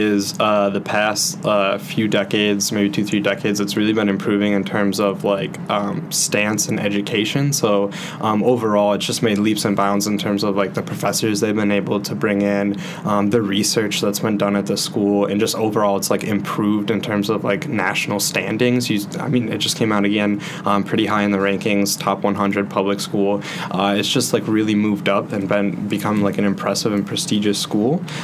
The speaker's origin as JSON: {"language": "English", "town": "Aurora", "region": "Illinois", "country": "United States", "tie": "born or raised there", "also_born_or_lived": "Romania", "said": "I wasn't even born in America. I was born in Romania. I was adopted like very early on. Lived most of my life in the Chicago suburbs area. So I'm from Aurora. So just a little bit under 2 hours away from here."}